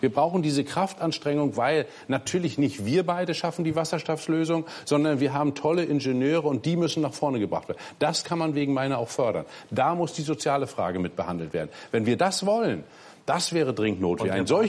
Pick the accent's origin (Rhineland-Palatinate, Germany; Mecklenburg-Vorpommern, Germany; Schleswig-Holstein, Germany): Mecklenburg-Vorpommern, Germany; ich komme aus Vorpommern, auch eine nicht ganz leichte Region.